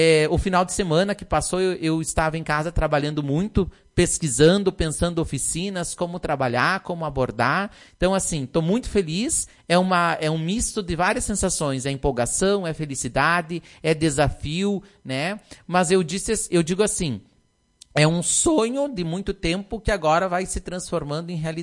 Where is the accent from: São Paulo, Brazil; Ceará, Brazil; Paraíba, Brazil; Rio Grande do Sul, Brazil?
Rio Grande do Sul, Brazil; Lagoa Vermelha; Que a gente é aqui de Lagoa Vermelha e a gente está representando também a nossa comunidade.